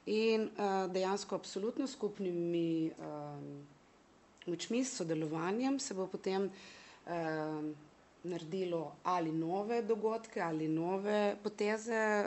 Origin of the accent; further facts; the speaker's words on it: Gorizia, Slovenia; Prihajam iz Brd, po izobrazbi sem komunikologinja.